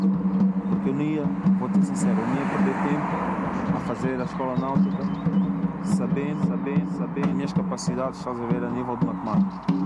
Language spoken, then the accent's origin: Portuguese; Angola; born there; Eu nasci em Angola, tá vendo? Tenho memórias em Angola de brincar no lodo. Tenho uma memória em Angola de queimar a barriga na panela do arroz mesmo.